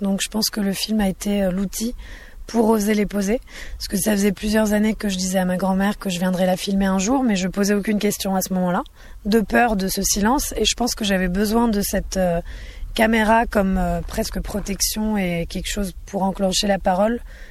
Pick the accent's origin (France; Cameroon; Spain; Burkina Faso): France; born there; comme je suis née en France